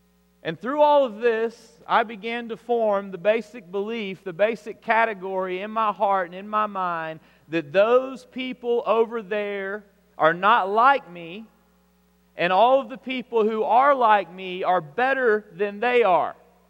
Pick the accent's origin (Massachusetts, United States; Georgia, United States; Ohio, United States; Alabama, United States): Alabama, United States; I would say that in my particular city where I grew up in South Alabama, it was probably close to half and half as far as white and African American population.